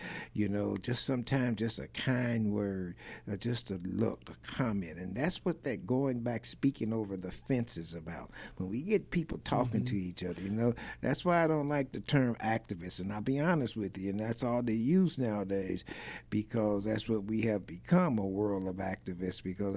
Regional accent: Kansas City, Kansas, United States; You know, I grew up in the Argentine part of Kansas City, Kansas, and it has an outdoor section. I grew up in the woods.

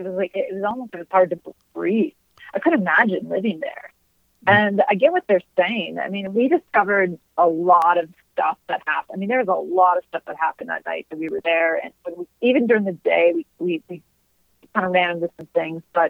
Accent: Midwest, United States; I'm from the Midwest, right? So I'm used to the kind of landscape that is and looks like and all that kind of stuff.

